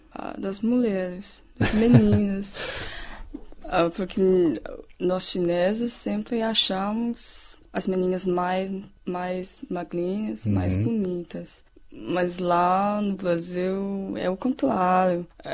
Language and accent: Portuguese; Nanjing, Jiangsu, China; Portuguese is a second language; Eu sou de Nanjing.